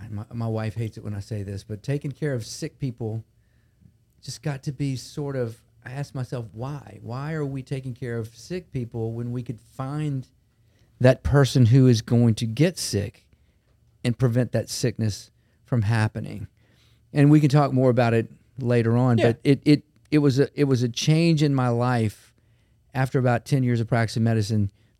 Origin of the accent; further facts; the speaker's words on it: Baton Rouge, Louisiana, United States; I grew up in Baton Rouge, been here my whole life, went to Catholic High, went to LSU, LSU Med School in Shreveport, and then I trained at Ochsner in internal medicine and came back home.